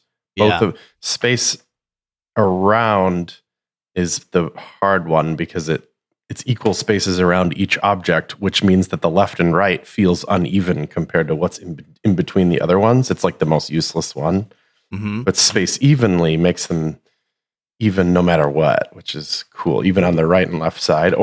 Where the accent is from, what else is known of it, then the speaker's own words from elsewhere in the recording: Madison, Wisconsin, United States; Shout out Madison, Wisconsin, by the way.